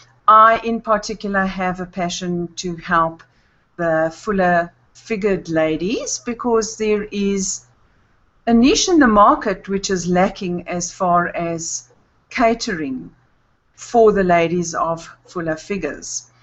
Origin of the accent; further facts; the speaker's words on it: Johannesburg, Gauteng, South Africa; I am from Johannesburg, South in South Africa